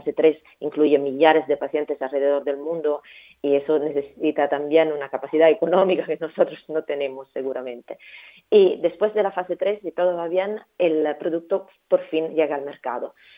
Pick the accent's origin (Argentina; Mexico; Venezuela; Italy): Italy; Spanish is a second language; No, mi padre se mudó a Italia a un cierto punto y yo nací y crecí ahí